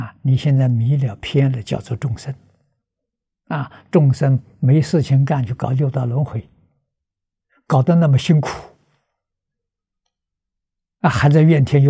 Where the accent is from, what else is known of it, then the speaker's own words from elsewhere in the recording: China; 我们中国人也讲本性啊。